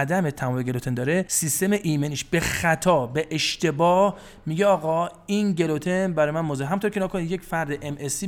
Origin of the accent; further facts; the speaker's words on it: Iran; این زشته که ما ایرانی هستیم، عادت کردیم هر چی که می‌خوایم بخوریم.